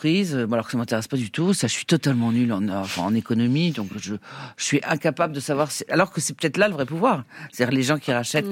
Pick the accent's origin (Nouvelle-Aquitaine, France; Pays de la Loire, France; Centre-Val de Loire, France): Centre-Val de Loire, France; Tours; moi, j'ai fait ça à Tours parce que je suis de Tours